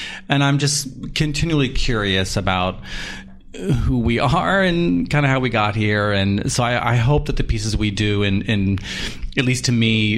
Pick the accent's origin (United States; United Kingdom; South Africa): United States; Virginia; I grew up in Virginia.